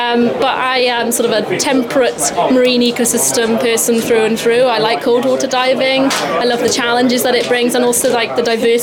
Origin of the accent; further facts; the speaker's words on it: Wales, United Kingdom; now in Cornwall, United Kingdom; I'm from South Wales. There is diving in South Wales, which is good.